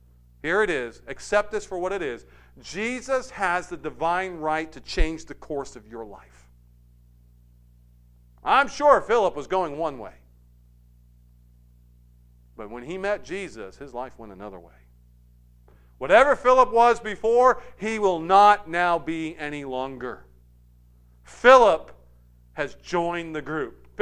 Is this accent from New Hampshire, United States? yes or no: yes; Manchester, New Hampshire, United States; when I grew up in Manchester, I went to Central High School.